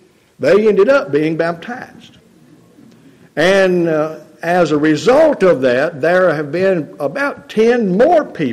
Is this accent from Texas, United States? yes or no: no; Oregon, United States; "We're from Oregon. The state of Oregon."